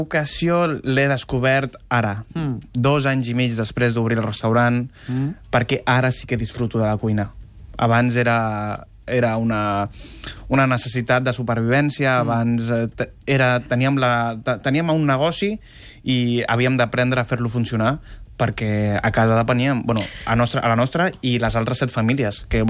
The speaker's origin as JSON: {"language": "Catalan", "town": "Barcelona", "region": "Catalonia", "country": "Spain", "tie": "born there", "said": "Jo vaig néixer a Barcelona, sí."}